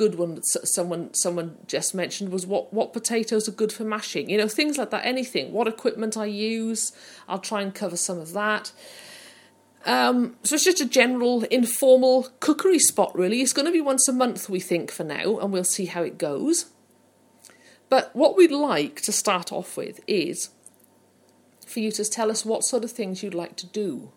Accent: Wales, United Kingdom; moved away; also born or lived in Hereford / Brighton / North East Lincolnshire; I've only lived here since December 2014. I'm from South Wales originally, and I've lived in various other places. I've lived in Hereford, I've lived in Brighton, and I've lived in North East Lincolnshire.

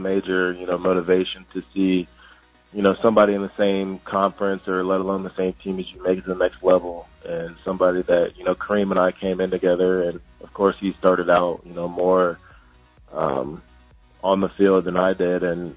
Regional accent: Muncie, Indiana, United States; born there; No, I started out with the Colts, where I was born in Muncie, Indiana.

